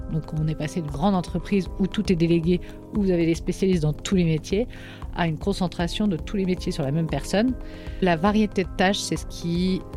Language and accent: French; Sydney, New South Wales, Australia; also born or lived in Paris, France; Je suis née à Paris, mais je suis très vite partie vivre en Australie parce que mes parents avaient un vieux rêve fou. Et donc, dans les années 80, on a déménagé toute la petite famille à Sydney.